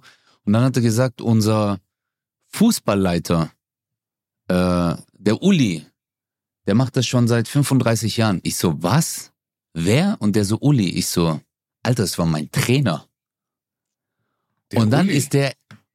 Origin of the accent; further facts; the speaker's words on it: Zazenhausen, Baden-Württemberg, Germany; Ja, weil ich bin dort geboren und aufgewachsen in Zatzenhausen.